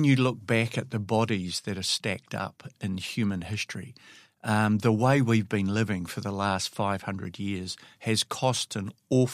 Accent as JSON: {"language": "English", "country": "New Zealand", "said": "I'm a Kiwi."}